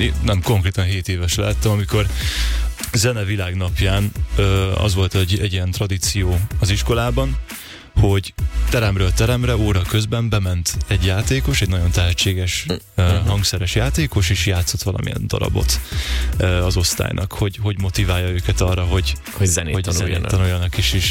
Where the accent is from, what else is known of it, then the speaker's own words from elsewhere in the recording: Hungary; also born or lived in England; ugye Angliában születtem, édesapám angol, és édesanyám pedig magyar, és a szüleim elválásukor 4 éves koromban jöttem haza édesanyámmal és testvéremmel, és itt nevelkedtünk föl.